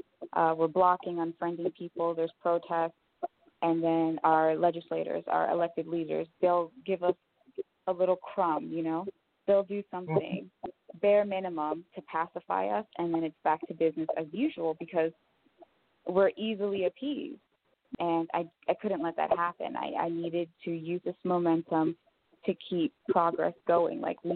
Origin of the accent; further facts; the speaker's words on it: New York City, New York, United States; So I'm a transplant. I am originally from New York City, Spanish Harlem, 103rd in Lexington.